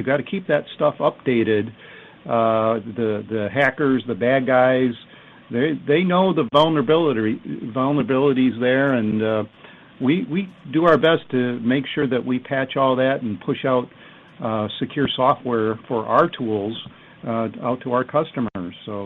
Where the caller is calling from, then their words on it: Detroit, Michigan, United States; We're calling in from Detroit. So the weather here is great